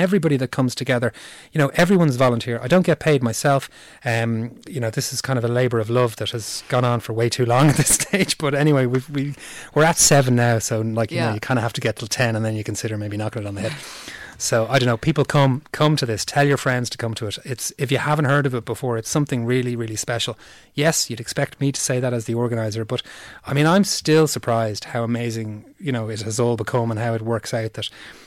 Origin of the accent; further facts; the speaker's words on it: Ireland; I suppose I'm half Swiss. My mother, on my mother's side, although I was born and bred in Ireland